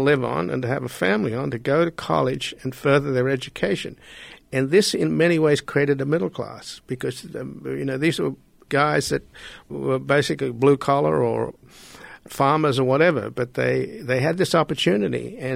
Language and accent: English; Australia; I was born in Australia, so I've sort of grew up in a social democracy